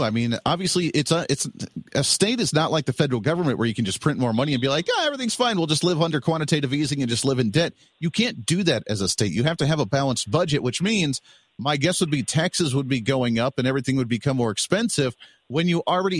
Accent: Kansas, United States; I come from Kansas, and in Kansas

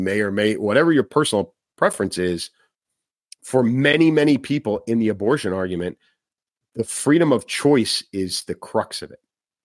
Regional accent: Chicago, Illinois, United States; Chicago, my hometown, there's a lot of stories about there about Tesla charge stations

